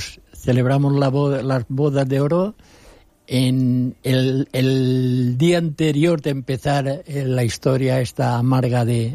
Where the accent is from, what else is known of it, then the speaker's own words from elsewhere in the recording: Anna, Valencian Community, Spain; born there; yo nací en Anna, en un pueblo de Valencia, y a los 16 años me fui a Valencia, capital, a estudiar, y vivía en un barrio de Ruzafa, en una casa particular, con otras personas.